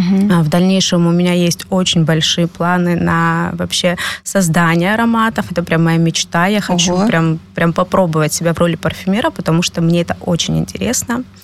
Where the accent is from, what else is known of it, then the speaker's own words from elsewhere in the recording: Russia; moved away; И как бы я приехала из России, естественно, я боялась очень многого.